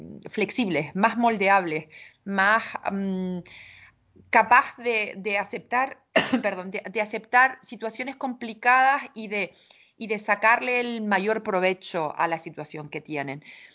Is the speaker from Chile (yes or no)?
no; Spain; moved away; como entendemos nosotros como españoles que es normal